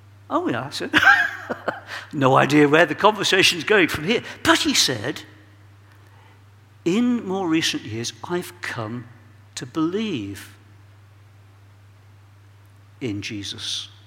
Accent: Birmingham, West Midlands, United Kingdom; So I explained I came from Birmingham.

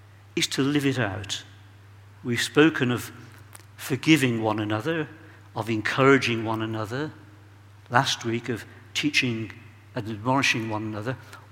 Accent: Birmingham, West Midlands, United Kingdom; So I explained I came from Birmingham.

